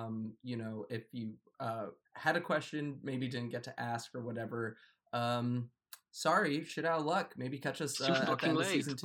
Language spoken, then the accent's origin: English; United States; I'm American, so you're probably right, but...